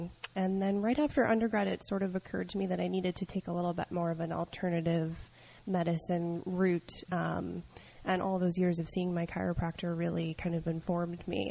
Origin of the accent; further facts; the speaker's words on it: New York, United States; I grew up in upstate New York, actually, kind of near the New Paltz area.